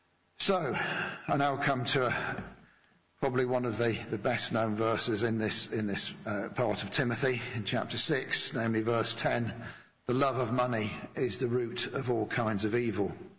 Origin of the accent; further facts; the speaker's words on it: Yorkshire and the Humber, United Kingdom; also born or lived in Luton; which always pleases me as a Yorkshireman.